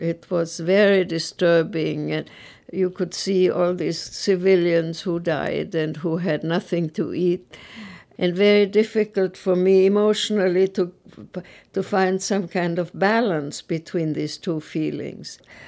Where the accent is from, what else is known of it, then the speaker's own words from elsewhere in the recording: Prague, Czechia; moved away; also born or lived in Innsbruck, Austria; My family moved to Prague when I was a few months old, so I never really lived in Austria, but I had an Austrian passport.